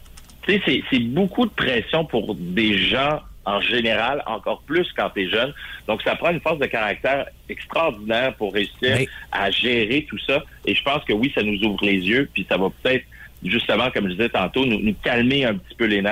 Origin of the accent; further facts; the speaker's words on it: Quebec, Canada; Puis ça va faire bouger les choses chez nous, au Québec en particulier.